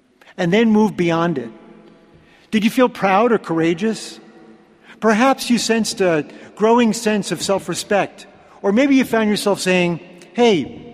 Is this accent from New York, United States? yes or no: yes; New York City, New York, United States; growing up in New York City was the equivalent of falling down a long flight of stairs on rollerblades